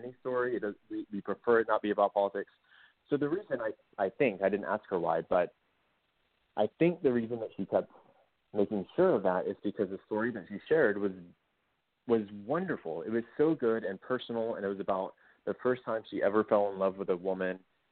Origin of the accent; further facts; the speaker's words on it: Driftwood, United States; the name is I'm from Driftwood, because I was you know, fortunate enough to be born into a town with an amazing name.